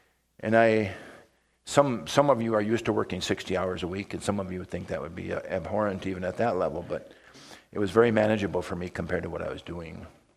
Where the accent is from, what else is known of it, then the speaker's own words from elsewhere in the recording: Mankato, Minnesota, United States; born there; We'd been in North Mankato for 15 years and in the Mankato area for 5 before that. I was born in Mankato.